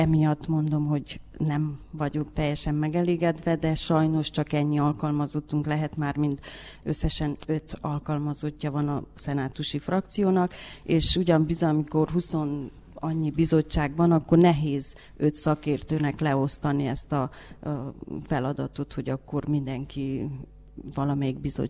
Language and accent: Hungarian; Păingeni, Mureș County, Romania; now in Reghin, Romania; Marosvásárhelyen születtem, Pókába nevelkedtem, Bukarestbe dolgozom, és Szászrégenbe élek.